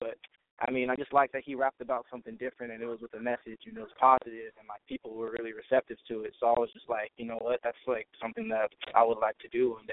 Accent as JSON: {"language": "English", "town": "San Diego", "region": "California", "country": "United States", "lives_now": "Los Angeles, United States", "said": "And then the big challenge was making the move out to Los Angeles because I'm originally from San Diego."}